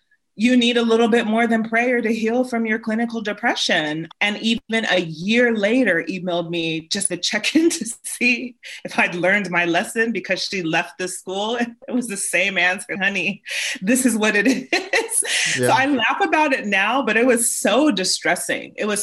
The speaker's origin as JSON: {"language": "English", "country": "United States", "said": "a little bit of context, I'm Nigerian American. And so being Nigerian American often meant you were supposed to grow up and become like a physical doc, a medical doctor or an engineer or lawyer, not a psychologist."}